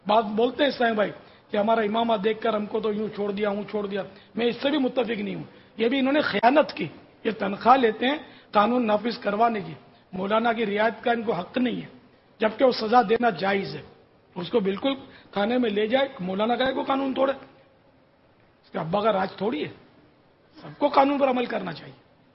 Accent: Karachi, Sindh, Pakistan; میں یعنی کہ اس ملک میں پیدا ہوا ہوں, باب المدینہ میرا مولد یعنی جائے پیدائش ہے, میں اصل باشندہ کراچی کا ہوں. اگرچہ میرے ماں باپ مہاجر ہیں, وہ ہند سے وہ ہجرت کر کے تشریف لائی ہیں

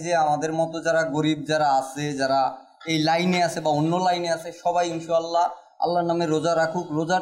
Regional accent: Morrelganj, Khulna Division, Bangladesh; আমার বাড়ি বাগেরহাট জেলা মোরেলগঞ্জ থানা।

